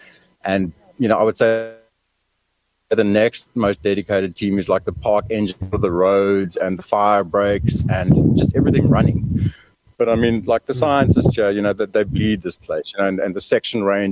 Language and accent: English; Pretoria, Gauteng, South Africa; I grew up in Pretoria. I went to Tux.